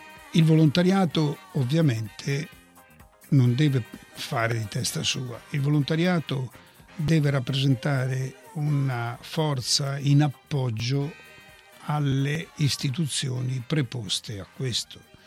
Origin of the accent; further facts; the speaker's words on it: Arezzo, Tuscany, Italy; also born or lived in Pescara; Io sono nato a Pescara, dove sono stato 40 giorni, perché mio babbo lavorava con le assicurazioni, non posso dire il nome, e venne qui a Arezzo nel 27